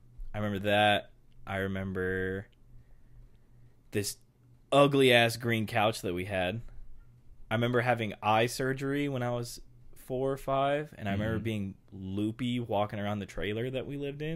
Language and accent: English; North Carolina, United States; So I was born in North Carolina. I think I was there till I was like 3, almost 4. Then we moved to South Carolina because my dad was a drill instructor.